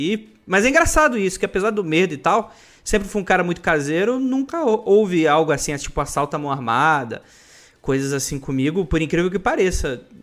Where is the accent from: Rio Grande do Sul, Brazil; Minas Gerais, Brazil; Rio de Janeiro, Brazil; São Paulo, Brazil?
Rio de Janeiro, Brazil; Não, eu sou do Rio de Janeiro e, mano, é real isso.